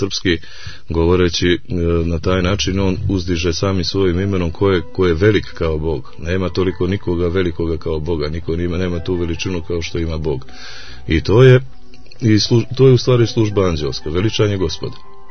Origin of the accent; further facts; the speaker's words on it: Montenegro; neka novija kategorija u zadnjih nekih 150 godina koja se pojavljuje kod nas u Crnoj Gori